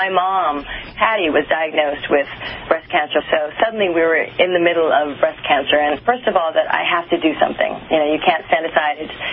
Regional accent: Honolulu, Hawaii, United States; born or raised there

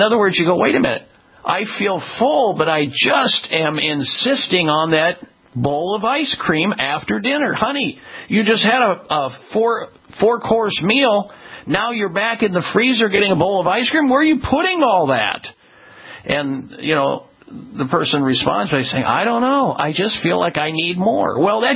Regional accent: Midwest, United States; and I was told this growing up in the Midwest

